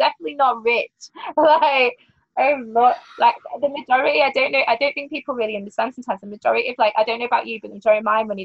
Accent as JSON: {"language": "English", "town": "Manchester", "region": "North West England", "country": "United Kingdom", "tie": "born or raised there", "said": "this was in, like, a bar in Manchester, at my hometown."}